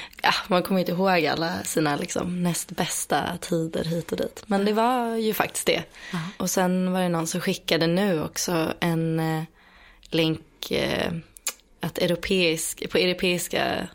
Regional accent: Stockholm, Stockholm County, Sweden; Jag är född och uppvuxen utanför Stockholm. Mm. Eller i en söderförort som heter Skarpnäck. Och nu för tiden bor jag i Hökarängen, ett stenkast bort.

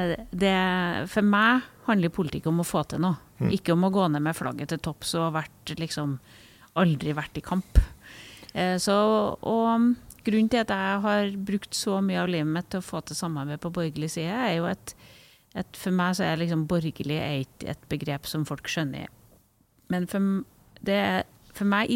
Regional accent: Trøndelag, Norway; Og jeg mener jo at jeg kommer fra Trøndelag. Det er en viktig del av min identitet. Jeg kommer fra en liten kommune i Nord-Trøndelag. Og en del av hjertet mitt er der. Og så en del av hjertet mitt er her i byen.

